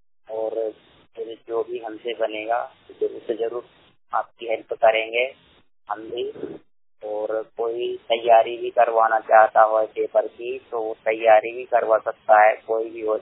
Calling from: Bhopal, Madhya Pradesh, India; मैं भोपाल जिले का निवासी हूँ।

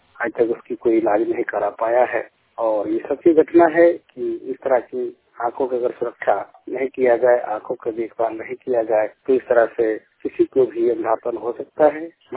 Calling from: Hazaribagh, Jharkhand, India; जिला हजारीबाग, टिचाक प्रखंड से मैं बोल रहा हूँ।

